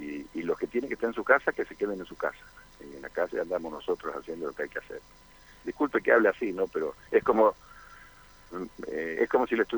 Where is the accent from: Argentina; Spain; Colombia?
Argentina; Los argentinos somos muy opinólogos, todos opinamos incluso bastante de lo que no sabemos.